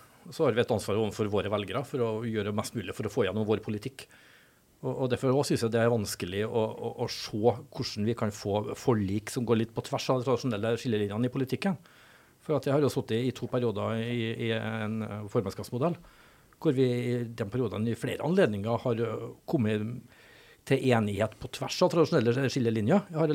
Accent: Bindal, Nordland, Norway; Nei, du, jeg vokste opp i Bindal, og borgerlig var ikke en opsjon.

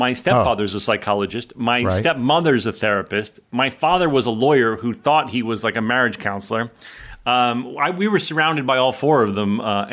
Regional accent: New Jersey, United States; also born or lived in Manhattan / Chicago; now in Los Angeles, United States; I grew up in North Jersey where there were a lot of Jews. I went to then spent time in Manhattan, then went to school outside Chicago, then moved to L.A.

